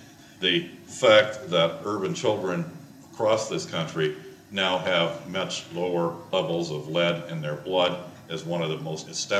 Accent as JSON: {"language": "English", "town": "Cleveland", "region": "Ohio", "country": "United States", "tie": "born or raised there", "said": "Closer to home, when I was growing up in Cleveland, whitefish were unknown except in the history of the city in Lake Erie."}